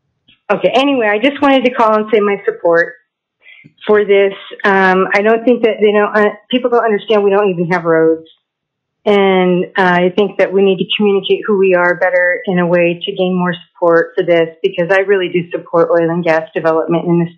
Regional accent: Kotzebue, Alaska, United States; born there; as an Alaska native, well, first of all, I wasn't enrolled properly. I was born in Kotzebue in the 60s, and I don't know why I'm not a village member, but I'm a member of NANA and Kikiktegrek.

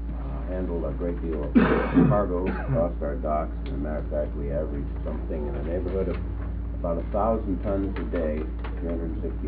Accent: Valdez, Alaska, United States; I was born and raised in Valdez. My father was born in Juneau in 1894, and his father practiced law in Juneau in the late 1880s. And I guess you might say that our family has some roots in Alaska.

